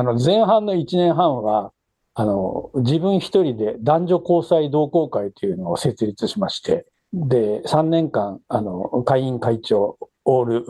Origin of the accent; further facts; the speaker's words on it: Sapporo, Hokkaido, Japan; born there; 札幌生まれです。